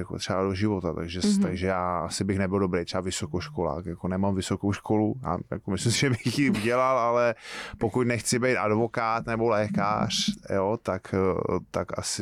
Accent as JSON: {"language": "Czech", "town": "Cheb", "region": "Karlovy Vary Region", "country": "Czechia", "said": "jsem byl původem, jsem z Chebu, ze západu, a tam byla prostě i němčina"}